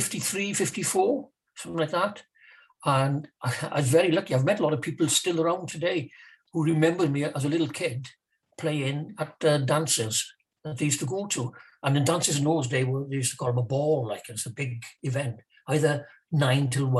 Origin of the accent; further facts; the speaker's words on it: Carmarthen, Wales, United Kingdom; born there; Well, I was born in Carmarthen. I was born in a house, actually, on the main street, 1944.